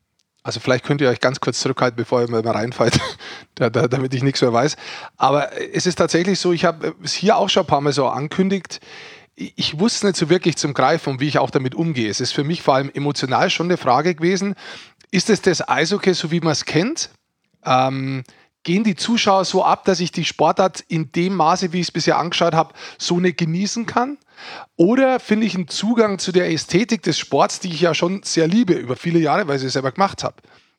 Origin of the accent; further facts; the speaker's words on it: Bavaria, Germany; Ich bin ein Niederbayer.